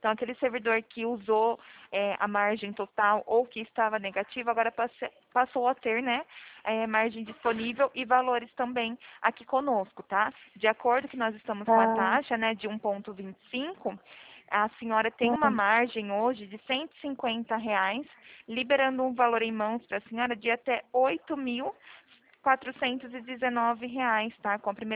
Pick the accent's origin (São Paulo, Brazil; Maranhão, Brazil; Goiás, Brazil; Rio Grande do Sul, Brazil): São Paulo, Brazil; eu sou daqui do interior de São Paulo